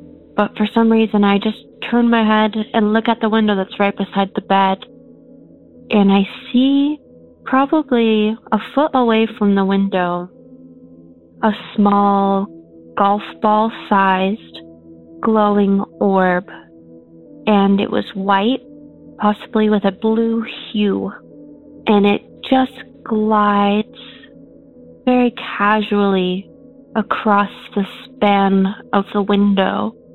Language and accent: English; Portland, Oregon, United States; Hello, I'm from Portland, Oregon